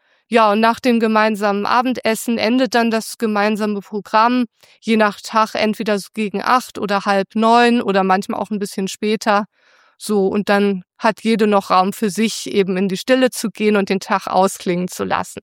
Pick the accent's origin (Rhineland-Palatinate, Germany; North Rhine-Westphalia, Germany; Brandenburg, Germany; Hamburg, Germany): Hamburg, Germany; Ich bin in Hamburg aufgewachsen, komme aus der Großstadt. Also so, dass von daher Stadt für mich schon was sehr Vertrautes hat. Und ich komme jetzt aus einer Familie, die ich jetzt nicht unbedingt als religiös bezeichnen würde.